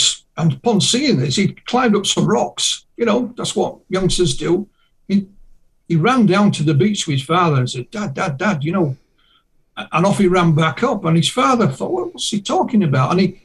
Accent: Yorkshire and the Humber, United Kingdom; because me being a Yorkshireman, I've no chance, you know.

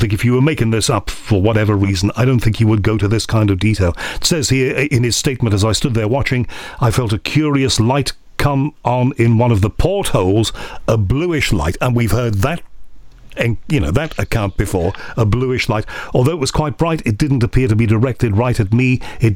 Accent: Liverpool, North West England, United Kingdom; You know, being a Scouser, I'm always interested in stories from sort of my area.

